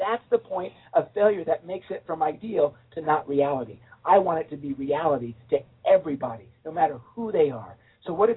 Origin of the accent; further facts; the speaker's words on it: San Diego, California, United States; also born or lived in New York; Thank you. I was born in New York, raised in San Diego.